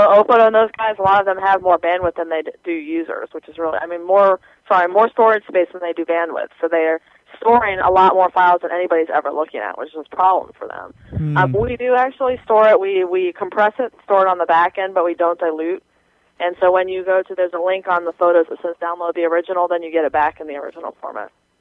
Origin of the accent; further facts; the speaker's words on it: Ohio, United States; now in California, United States; Yeah, you guys saw I was originally from Ohio, so yeah.